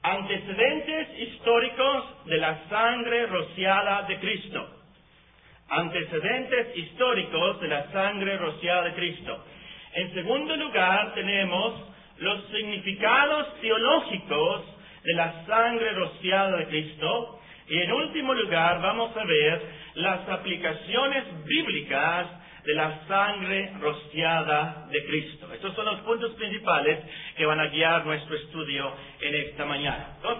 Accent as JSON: {"language": "Spanish", "country": "Mexico", "said": "como mexicanos, no tenemos algo de nuestra historia que nos hable acerca de la sangre rociada"}